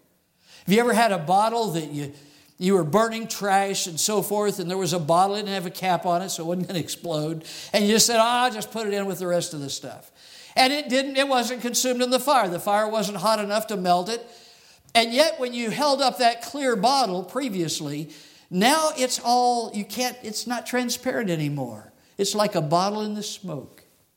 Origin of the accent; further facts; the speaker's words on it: Arizona, United States; also born or lived in Texas; So I grew up in Arizona and then was in Texas for a number of years